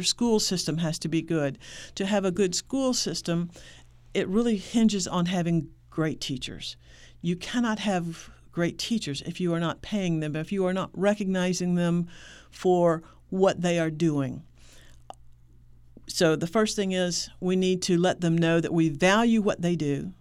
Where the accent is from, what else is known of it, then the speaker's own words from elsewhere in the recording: Texas, United States; I'm from Texas. I've gone by cattle farms for a long time.